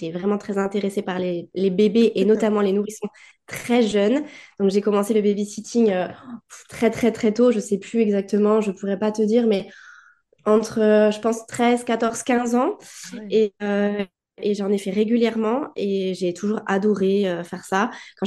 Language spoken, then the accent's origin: French; Brittany, France; now in Saint-Jean-de-Luz, France; j'ai 33 ans, je suis bretonne et j'habite au Pays Basque, à Saint-Jean-de-Luz.